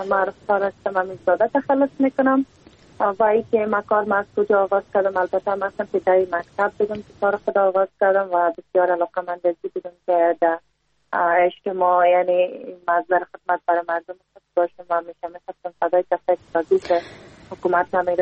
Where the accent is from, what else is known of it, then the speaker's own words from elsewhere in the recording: Takhar, Afghanistan; میبینیم چی گونه مشکلات در ولایت ما یعنی ولایت تخار وجود داره